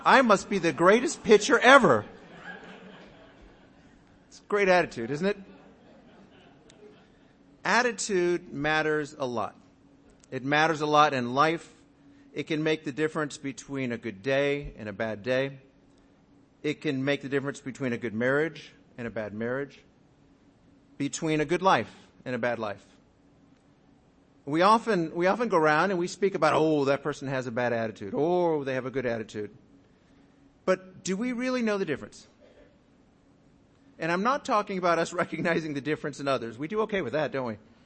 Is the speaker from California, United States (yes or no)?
yes; Pasadena, California, United States; because I grew up in Pasadena